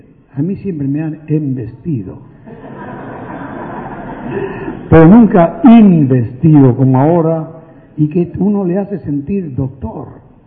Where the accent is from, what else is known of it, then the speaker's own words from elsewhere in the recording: Misiones, Argentina; No, señor, somos de Misiones, la mejor provincia de Argentina.